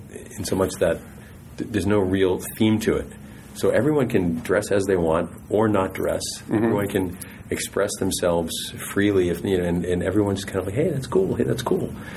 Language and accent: English; Boston, Massachusetts, United States; the Braves one time came from my hometown, Boston.